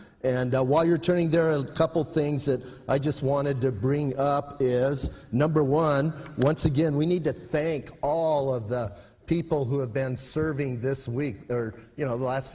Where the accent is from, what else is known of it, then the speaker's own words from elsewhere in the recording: Bisbee, Arizona, United States; And yeah, I'm from Bisbee